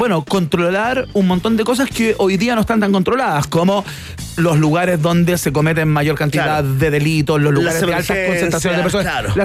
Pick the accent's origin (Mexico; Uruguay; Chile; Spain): Chile; Es un buen espejo, de alguna manera, para mirarse como chilenos